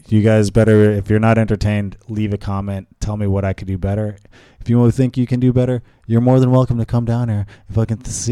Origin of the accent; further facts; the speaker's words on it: Canada; I'm not Jamaican. I'm fucking Canadian.